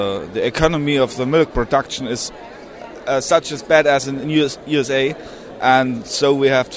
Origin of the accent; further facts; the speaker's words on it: Germany; English is a second language; We're from Germany, from the middle of Germany